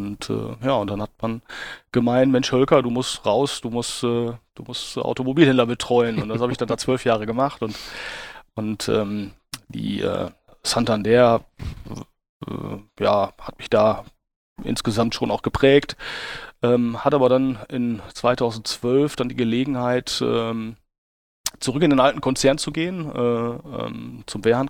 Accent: Dülmen, North Rhine-Westphalia, Germany; Ich bin Münsterländer und komme aus einem kleinen Städtchen namens Dülmen im südlichen Münsterland zur Grenze Ruhrgebiet und bin dort aufgewachsen

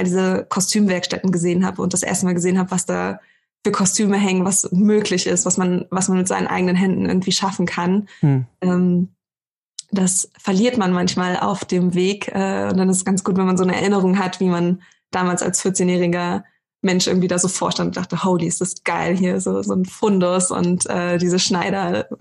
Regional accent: Greifswald, Mecklenburg-Vorpommern, Germany; Ganz ursprünglich komme ich aus dem Norden, aus Greifswald.

